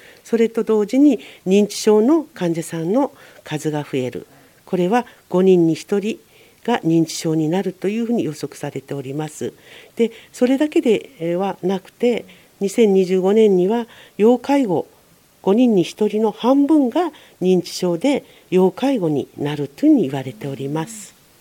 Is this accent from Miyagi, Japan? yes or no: no; Kumamoto, Japan; born there; now in Fujisawa, Japan; 私は先ほどお話ししましたように、熊本県で生まれて、藤沢っていうところは全く知りませんでしたが、藤沢は東京に58分、藤沢の鎌倉とか江ノ島とかそういうのに憧れてまして、ぜひ神奈川の方に行きたいなと思って来ました。